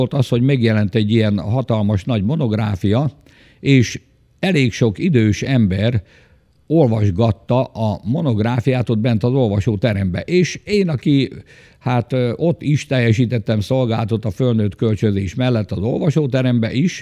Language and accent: Hungarian; Orosháza, Békés, Hungary; itt születtem Orosházán, és úgy adatot, hogy egész életemet itt töltöttem el.